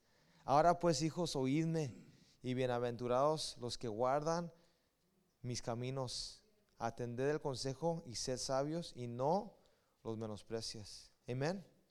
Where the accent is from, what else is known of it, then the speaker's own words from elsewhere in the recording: Los Angeles, California, United States; nosotros crecimos en Boa Heights. Había una casa donde vivíamos arriba en la Wabash.